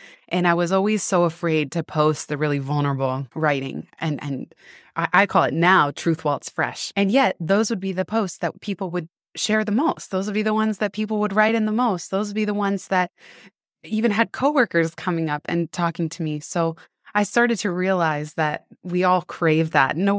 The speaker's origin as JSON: {"language": "English", "town": "San Francisco", "region": "California", "country": "United States", "tie": "born or raised there", "said": "I grew up in San Francisco"}